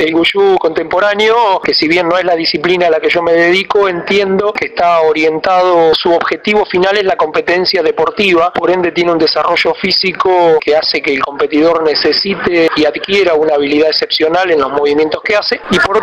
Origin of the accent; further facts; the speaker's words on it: La Plata, Buenos Aires Province, Argentina; Somos los dos de La Plata.